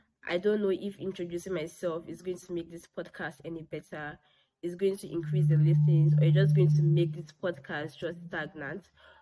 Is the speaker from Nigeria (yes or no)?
yes; Nigeria; So anyway, I'm 21 years old. I'm from Nigeria, and I live in Nigeria.